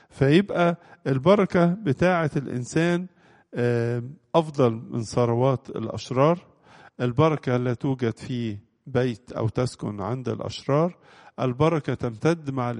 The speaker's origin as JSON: {"language": "Arabic", "country": "Egypt", "said": "إن بلادنا مصر بالذات"}